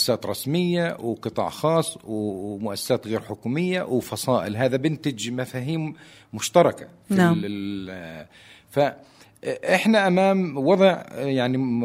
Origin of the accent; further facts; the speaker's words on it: Palestine; إحنا كفلسطينيين